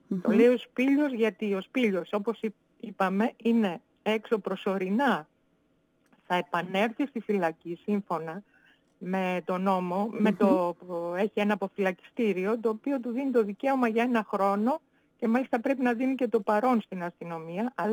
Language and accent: Greek; Ioannina, Epirus, Greece; είμαι παιδί, όπως σας είπα πριν, γόνος προσφύγων. Mm-hmm. Μεγάλωσα βέβαια στα Γιάννενα.